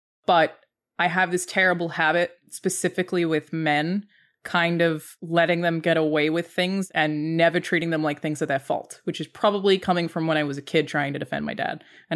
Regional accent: Cairns, Queensland, Australia; if you read through any of my diaries from when I was growing up in Cairns, my life was video games and my dog.

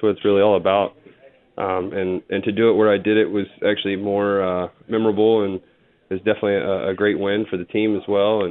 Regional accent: Newark, Ohio, United States; and I was from Newark. So it was just right down the road. But yes, we were Ohio based.

